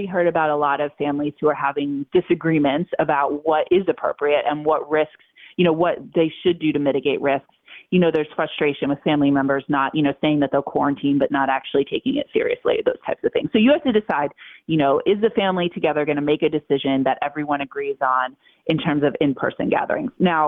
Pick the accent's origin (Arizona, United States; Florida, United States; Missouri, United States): Florida, United States; now in Pennsylvania, United States; it's hard in Pennsylvania. I'm from Florida originally.